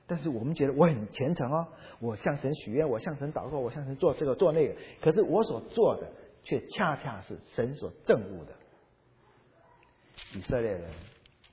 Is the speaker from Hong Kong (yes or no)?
no; Taiwan; 我们从台湾来的哈